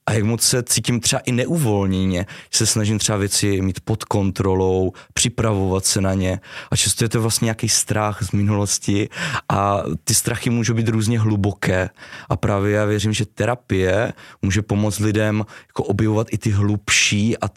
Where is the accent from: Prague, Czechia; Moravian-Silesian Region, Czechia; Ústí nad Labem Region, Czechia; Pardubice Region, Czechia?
Moravian-Silesian Region, Czechia; Havířov; Z Havířova.